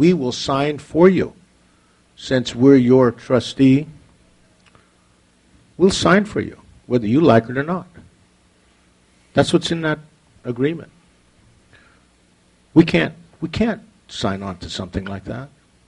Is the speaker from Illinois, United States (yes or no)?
no; Hoopa, California, United States; I'm from Hoopa, tribal member.